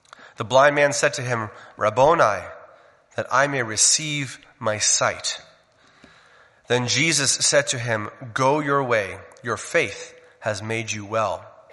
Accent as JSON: {"language": "English", "town": "Forest", "region": "Ontario", "country": "Canada", "said": "I say I'm from Ontario, about 2 hours west of Toronto."}